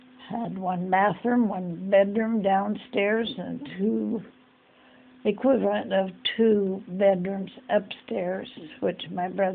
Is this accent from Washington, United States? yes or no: yes; Bremerton, Washington, United States; born there; I was born in Bremerton. My mother was born in Bremerton. My grandmother homesteaded in Bremerton.